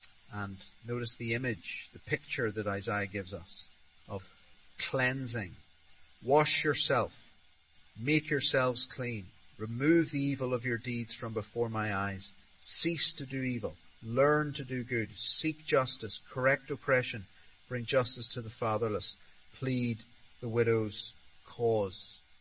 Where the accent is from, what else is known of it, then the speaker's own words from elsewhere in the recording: Tanzania; I was brought up in Tanzania